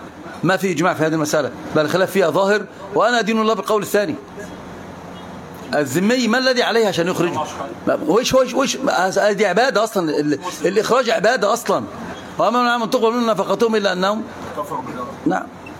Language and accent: Arabic; Egypt; لا الأفعال عندنا في مصر أي أفعال اللغة العربية ما نرجع بيها،